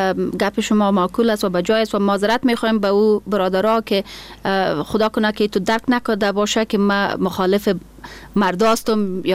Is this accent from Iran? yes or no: no; Afghanistan; کل ما افغان هستیم، به این باید فخر کنیم.